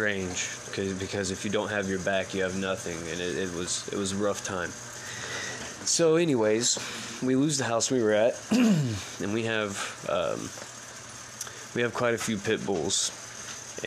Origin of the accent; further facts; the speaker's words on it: Florida, United States; she's the only family I have here in Tennessee, and I'm from Florida and don't really associate with the people around here